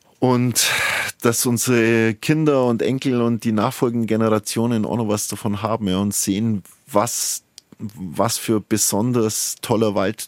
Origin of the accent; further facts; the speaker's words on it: Hohnstädt, Saxony, Germany; ich bin ja gebürtiger Hohnstädter